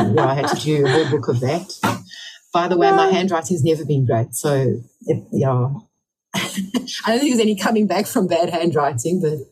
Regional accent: England, United Kingdom; I'm English by birth. My husband is Afrikaans, so we speak both languages at home.

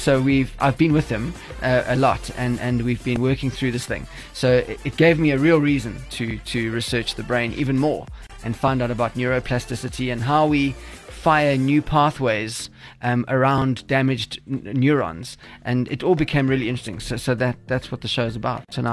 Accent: South Africa; We used to have to go to the army. Now you just have to talk in a Mandela voice. And that makes you... South African.

